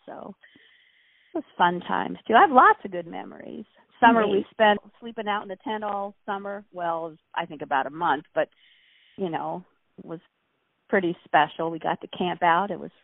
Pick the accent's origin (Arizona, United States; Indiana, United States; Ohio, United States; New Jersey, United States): Ohio, United States; Canfield; also born or lived in Youngstown; I was born in Youngstown, Ohio. My parents had moved there from Marietta, well, quite a little while ago now. and we lived there for not too very long. My dad worked in a steel mill in Youngstown, but we eventually moved out to Canfield